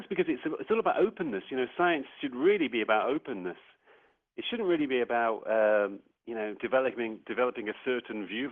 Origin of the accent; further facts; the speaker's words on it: Manchester, North West England, United Kingdom; I decided that I was on the train from London to Manchester, my hometown